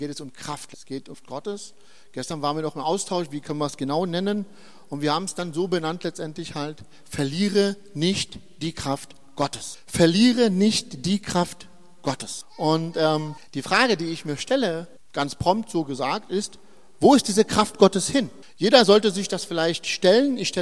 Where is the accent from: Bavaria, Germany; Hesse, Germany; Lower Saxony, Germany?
Lower Saxony, Germany; Hildesheim; ich komme aus Hildesheim. … Ich bin 44, noch 44, bald 45. Bin verheiratet und wohne in Hildesheim und diene dort in der Gemeinde Ecclesia.